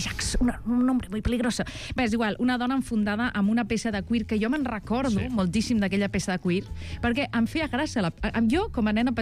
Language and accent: Catalan; Montblanc, Catalonia, Spain; una noia del meu poble, de 50 habitants, és a dir, jo soc de Montblanc i de l'illa, el poble de costat